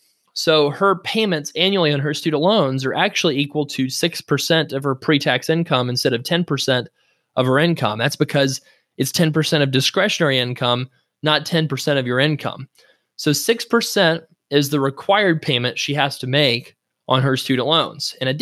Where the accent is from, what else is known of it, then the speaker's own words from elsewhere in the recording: Florida, United States; That's hurtful to me. I'm from Florida. I love Florida.